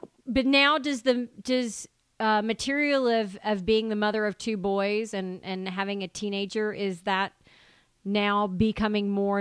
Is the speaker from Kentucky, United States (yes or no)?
no; Tennessee, United States; moved away; I couldn't be any farther from probably never knowing anyone Jewish growing up in East Tennessee. Until I moved out of that state.